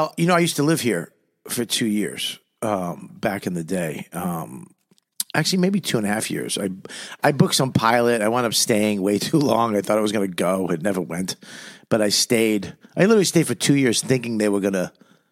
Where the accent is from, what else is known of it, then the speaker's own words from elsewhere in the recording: Boston, Massachusetts, United States; moved away as an adult; now in New York, United States; We dated in Boston. We're both from Boston. I moved to New York. She moved to LA.